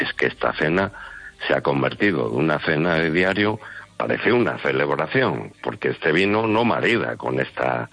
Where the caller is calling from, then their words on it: Ferrol, Galicia, Spain; de Ferrol.